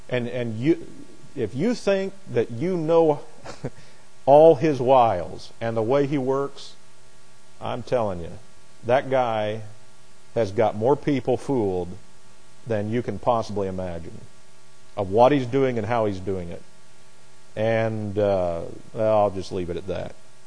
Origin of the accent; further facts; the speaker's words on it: Indiana, United States; I'm originally from Indiana, and in Indiana we were called the Crossroads of America.